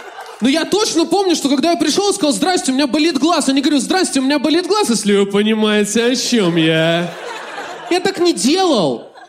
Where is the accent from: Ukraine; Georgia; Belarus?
Belarus; now in Moscow, Russia; я белорус, и я живу в Москве